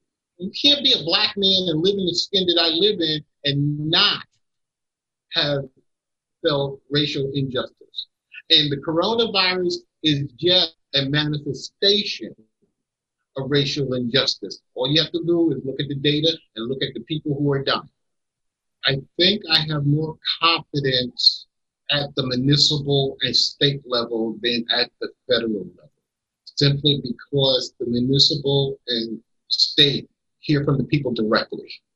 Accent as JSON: {"language": "English", "region": "New York", "country": "United States", "lives_now": "St. Petersburg, United States", "said": "I'm a New Yorker who lives in Florida now, so I'm a Floridian, and I vote."}